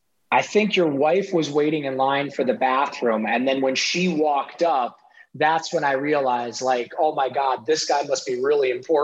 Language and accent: English; Ohio, United States; And I grew up in Ohio, in a rural town in Ohio.